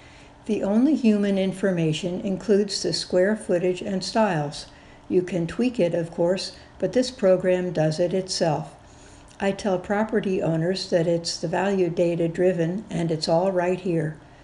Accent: Illinois, United States; Are you a local guy? I grew up in Edgar County and married Shelley Bosch from Newman.

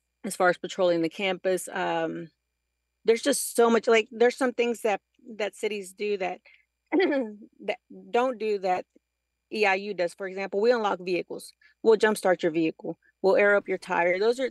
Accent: Texas, United States; I'm born and raised in Texas and my family's out there.

